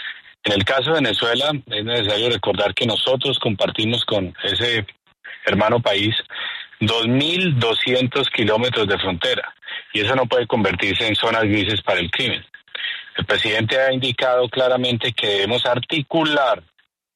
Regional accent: Colombia; Aquí somos colombianos

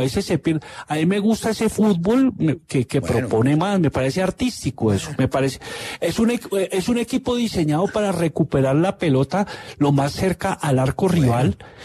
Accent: Colombia; cómo somos los colombianos? Los colombianos damos muchos rodeos

